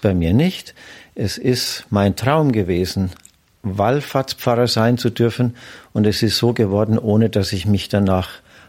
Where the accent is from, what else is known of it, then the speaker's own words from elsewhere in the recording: Bad Königshofen, Bavaria, Germany; aus Bad Königshofen, wo ich herstamme.